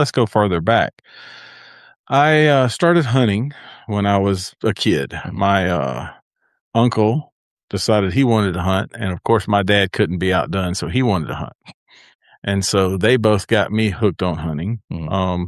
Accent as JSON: {"language": "English", "town": "Milledgeville", "region": "Georgia", "country": "United States", "tie": "born there", "said": "I was born"}